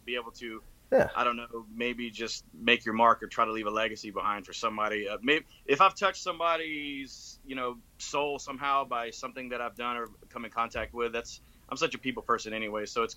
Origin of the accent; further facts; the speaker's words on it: Gulf Coast, United States; It's a southern dish because, we talked about before, I grew up in the Gulf Coast, so seafood is just crazy everywhere.